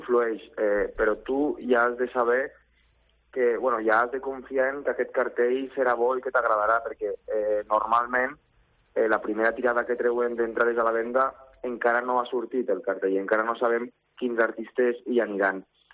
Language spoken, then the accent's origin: Catalan; Benicarló, Valencian Community, Spain; jo sóc de Benicarló i estic molt, molt a prop d'aquest gran festival.